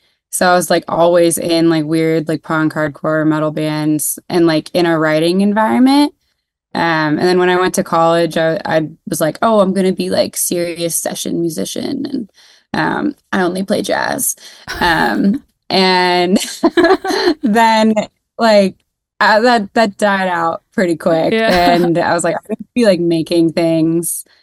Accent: Fullerton, California, United States; I live in LA. I'm from Southern California. I'm from just a little bit south, a little town called Fullerton, which is where like Fender guitars are from.

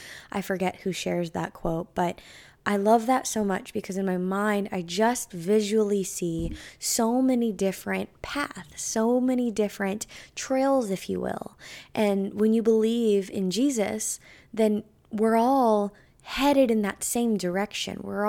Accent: California, United States; I grew up in California, and specifically the East Bay, and where I'm from, surprisingly enough, you may not imagine this, but we have a ton of fields that surround my hometown.

